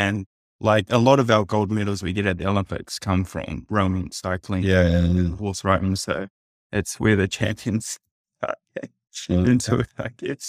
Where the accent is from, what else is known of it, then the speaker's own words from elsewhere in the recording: Hamilton, Waikato, New Zealand; the Japanese community was never really a thing where I was growing up in Hamilton, Cambridge, slash